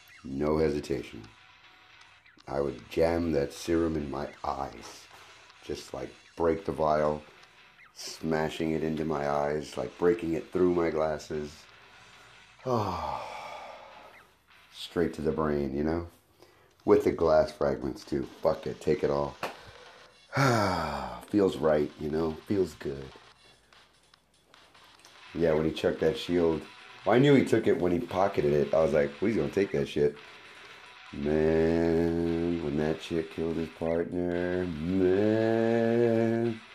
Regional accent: Texas, United States; Although I may sound very, very Mexican, I'm in fact from Texas. All right, so. Born and raised.

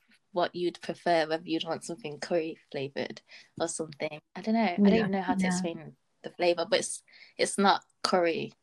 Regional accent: Nottingham, East Midlands, United Kingdom; I'm from Nottingham, so it's actually quite a mixed and diverse place. So I've kind of been used to growing up around different people from different cultures and different backgrounds.

